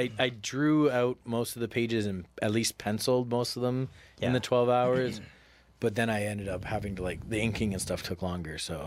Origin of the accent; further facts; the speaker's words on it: Scarborough, Ontario, Canada; Where I grew up in Scarborough, Ontario, is a really, really ghetto building, very run down, really poor people. And it was this big apartment building.